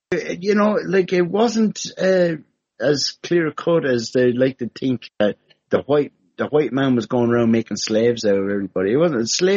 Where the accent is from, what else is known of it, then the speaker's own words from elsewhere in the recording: Ireland; because I'm Irish